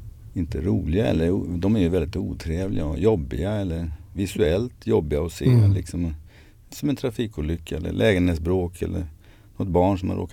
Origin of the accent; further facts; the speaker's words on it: Stockholm, Stockholm County, Sweden; also born or lived in Mariestad; jag är uppvuxen i Stockholm. Sen bodde jag som tonåring i 6-7 år nere i Västergötland i Mariestad också.